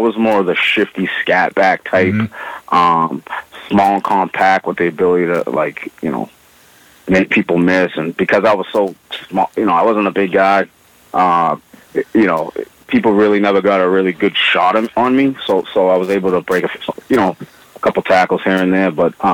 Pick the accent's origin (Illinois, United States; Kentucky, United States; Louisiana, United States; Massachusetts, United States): Massachusetts, United States; Lynn; Always played it, you know, in Lynn, growing up in Lynn, always played it.